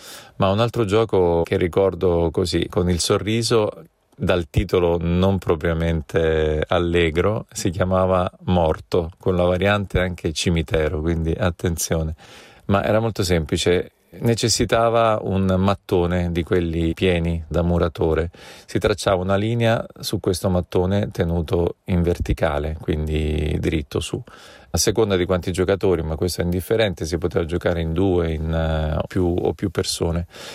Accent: Porto Sant'Elpidio, Marche, Italy; Sono nato e cresciuto a Porto Sant'Elpidio, in un quartiere che si chiama Faleriense. Porto Sant'Elpidio è un paese lungo una dozzina di chilometri, lungo la statale, sulla costa adriatica

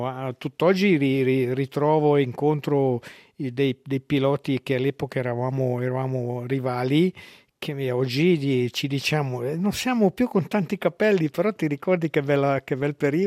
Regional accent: Ticino, Switzerland; da buon ticinese

